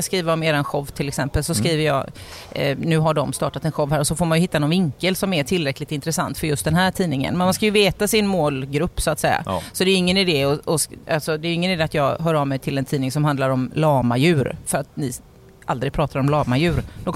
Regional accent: Gothenburg, Västra Götaland County, Sweden; born there; Jag är född i Göteborg.

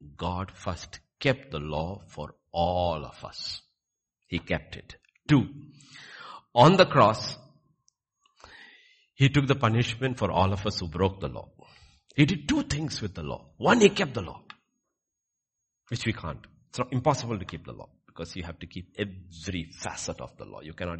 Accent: Kerala, India; first language ml; English is a second language; That's why I like the English translation better than our regional translation. In my mother tongue, it's called Dukkavelliyaazhcha, means mourning, sad Friday.

